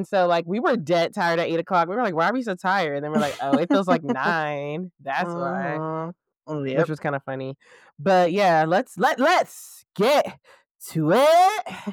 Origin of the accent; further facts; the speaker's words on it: East Coast, United States; I was like, yeah, you know what? I'm from the East Coast. I'm willing to relocate.